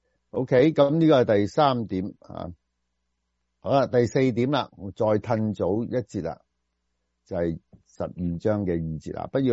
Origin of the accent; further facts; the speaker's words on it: China; 我哋中国人都比较谦虚嘅